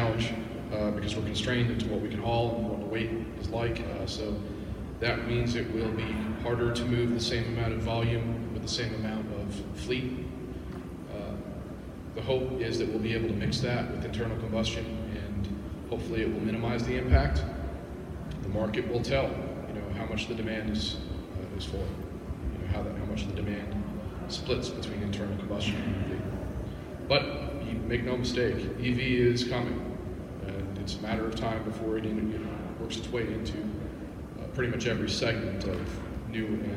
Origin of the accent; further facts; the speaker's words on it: Kansas, United States; Was that a flat joke about Kansas? Because I'm from Kansas, so.